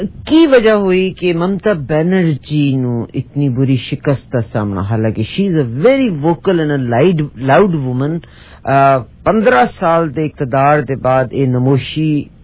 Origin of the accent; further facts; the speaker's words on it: Punjab, Pakistan; ਅਸੀਂ ਜਿਹੜੇ ਲਹਿੰਦੇ ਪੰਜਾਬ ਤੋਂ ਹਾਂ